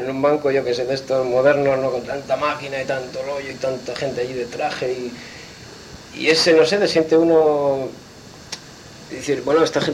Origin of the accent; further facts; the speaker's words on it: Santander, Cantabria, Spain; also born or lived in Germany; No, yo soy de Santander.